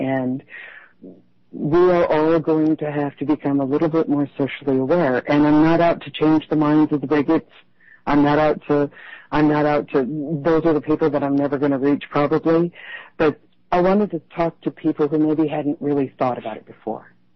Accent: Iowa, United States; also born or lived in Chicago / New York City; I am not from here. I was originally from Northeast Iowa. I lived in Chicago for 12 years. I lived in New York City for 18 years.

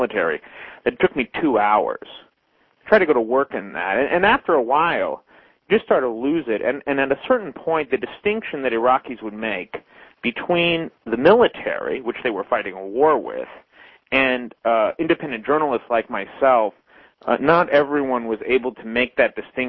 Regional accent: San Francisco, California, United States; I'm from San Francisco.

